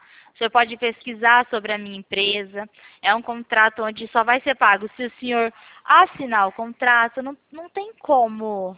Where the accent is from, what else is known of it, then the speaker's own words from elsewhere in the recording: Pirassununga, São Paulo, Brazil; É que eu não sou daí, eu sou daqui de Piracinunga, interior de São Paulo, né?